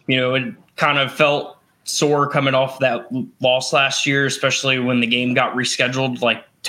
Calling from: Maryland, United States; I'm on the Eastern Shore of Maryland.

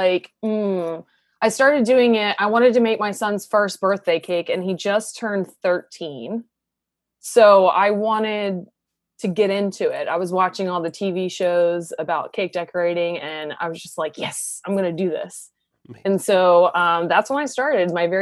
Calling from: Baltimore, Maryland, United States; I'm calling from just outside of Baltimore.

